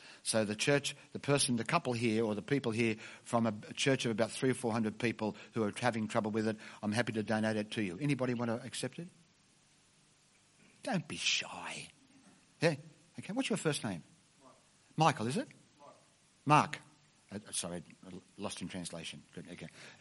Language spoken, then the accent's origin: English; Australia; I'm Australian, I'll tell you.